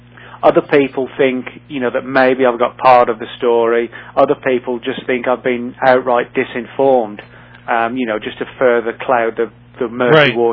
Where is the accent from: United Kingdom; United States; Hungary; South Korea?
United Kingdom; being British